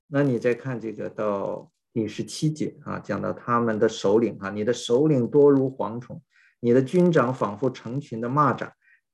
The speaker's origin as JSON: {"language": "Chinese", "country": "China", "said": "我是从大陆来的啊。"}